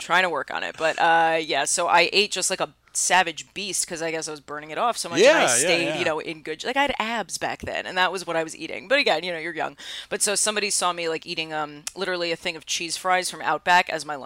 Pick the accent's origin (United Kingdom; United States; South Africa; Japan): United States; Astoria, New York; I was from Astoria, so like gotcha. Anytime I say I'm like from Astoria